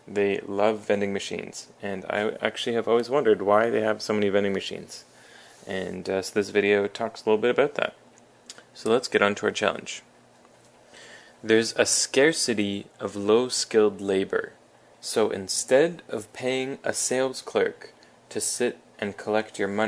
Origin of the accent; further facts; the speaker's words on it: Canada; That's because I'm Canadian